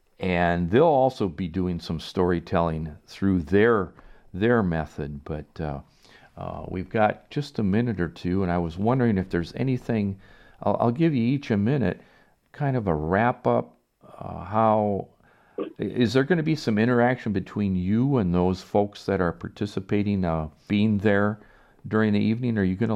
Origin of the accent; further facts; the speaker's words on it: Wisconsin, United States; I'm originally from Wisconsin, and every time I go back, I go like I've never really left